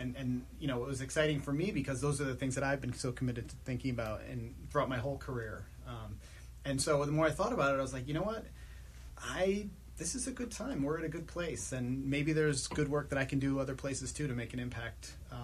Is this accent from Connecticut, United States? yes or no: yes; Connecticut, United States; now in Washington, United States; Prior to that, I grew up in Connecticut.